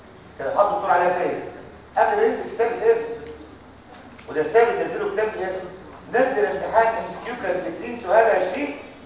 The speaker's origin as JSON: {"language": "Arabic", "country": "Egypt", "said": "في ناس عندنا في مصر"}